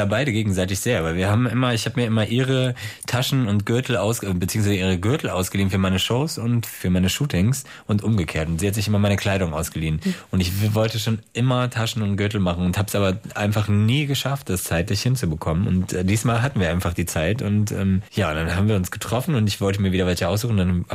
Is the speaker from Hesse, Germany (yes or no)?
no; Berlin, Germany; Und wenn man dann auch noch gesagt hat, ich komme aus Berlin